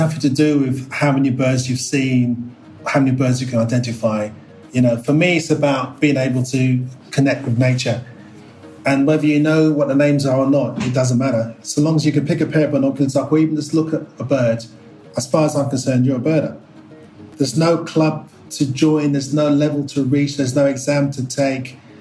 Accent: London, United Kingdom; born there; And luckily I was born in Northwest London as a human.

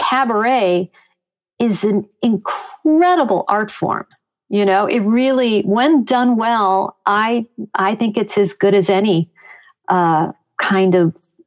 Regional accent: Chicago, Illinois, United States; also born or lived in Long Island / Riverdale; And you know, you mentioned me growing up in Chicago. My dad was a journalist, wonderful journalist, and he was actually transferred to New York for 5 years. So we lived in Long Island and Huntington, Long Island, and Riverdale for a total of 5 years.

